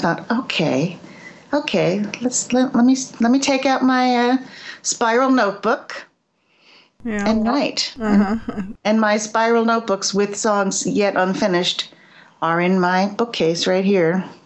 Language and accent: English; New Jersey, United States; I know, and I have my girlfriends that I grew up with in New Jersey listen to it and they start crying.